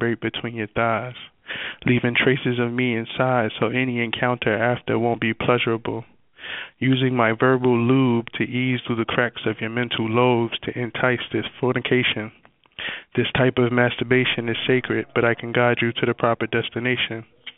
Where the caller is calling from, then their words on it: Queens, New York, United States; from Queens.